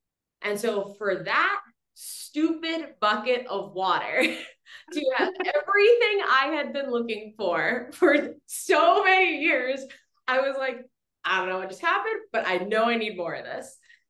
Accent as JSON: {"language": "English", "town": "Boston", "region": "Massachusetts", "country": "United States", "moved": "as an adult", "lives_now": "Mexico", "said": "I'm from Boston. I so very intentionally moved from Boston to 100 degree heat in Mexico"}